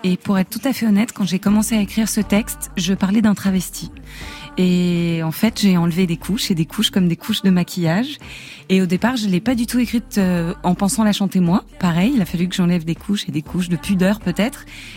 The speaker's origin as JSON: {"language": "French", "town": "Paris", "region": "Île-de-France", "country": "France", "tie": "born or raised there", "said": "moi j'ai grandi à Montmartre"}